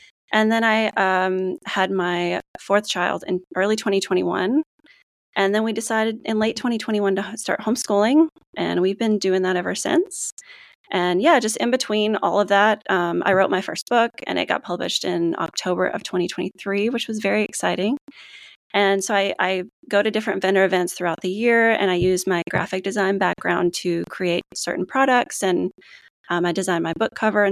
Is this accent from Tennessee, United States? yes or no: yes; Tennessee, United States; Yeah. So I was born and raised in Tennessee.